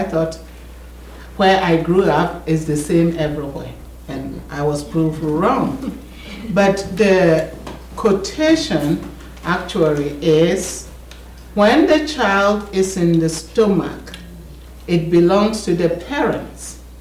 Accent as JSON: {"language": "English", "country": "Ghana", "said": "I'm a Ghanaian by nationality, but I always say that I belong to wherever God's people are."}